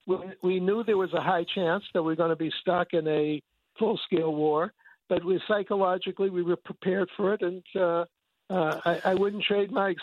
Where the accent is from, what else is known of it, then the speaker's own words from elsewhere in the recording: Boston, Massachusetts, United States; Yeah, I was born in Boston and lived on the East Coast all my life.